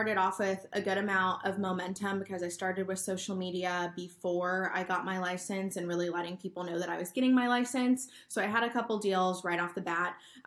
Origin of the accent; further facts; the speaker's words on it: Lemoore, California, United States; now in Visalia, United States; So right now I live in Visalia, California. I grew up in Lemoore, which is mostly known for the Navy base and then all of our dairies and dairy cows. So I grew up on a ranch